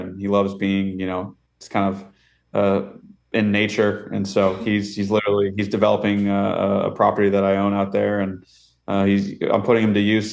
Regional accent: West Coast, United States; And, you know, I'm from the West Coast.

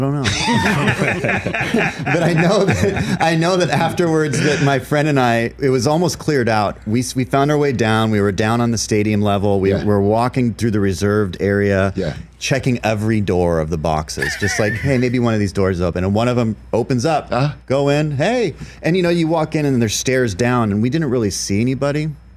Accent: Seattle, Washington, United States; also born or lived in Portland, United States; But also, I'm from Seattle. I'm used to losing, you know, from Portland as well.

